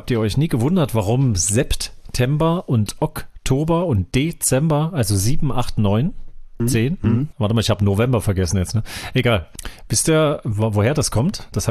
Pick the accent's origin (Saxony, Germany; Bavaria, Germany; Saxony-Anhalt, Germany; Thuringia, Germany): Thuringia, Germany; Erfurt; das als Erfurter kennt man das hier